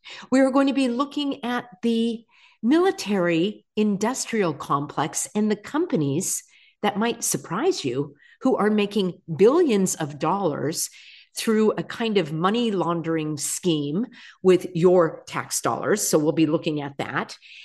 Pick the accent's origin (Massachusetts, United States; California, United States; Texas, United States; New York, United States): California, United States; And somehow I, as a Californian, am responsible for all of Newsom's horrible policies.